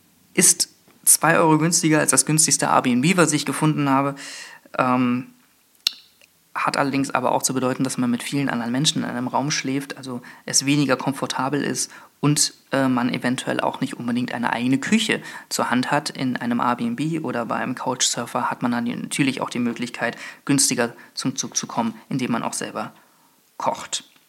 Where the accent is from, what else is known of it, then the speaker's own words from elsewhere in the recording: Berlin, Germany; wo ich mich als Berliner doch ganz wohl fühle.